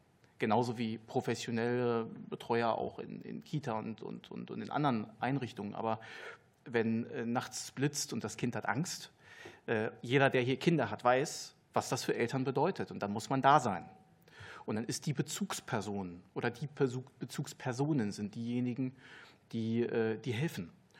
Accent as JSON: {"language": "German", "town": "Hanover", "region": "Lower Saxony", "country": "Germany", "tie": "born there", "said": "Ich bin in Hannover geboren, mein Vater war afrikanischer Einwanderer, meine Mutter Deutsche."}